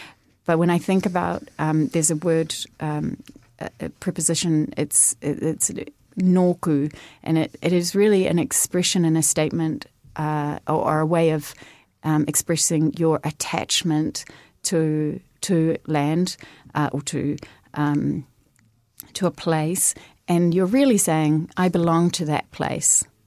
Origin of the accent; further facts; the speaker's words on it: Auckland, New Zealand; I've got two older brothers. We grew up in South Auckland